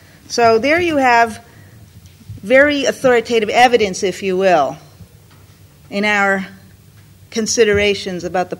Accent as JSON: {"language": "English", "country": "United States", "said": "because I have limited time, because I'm an American, and because I believe that it is the most egregious violator."}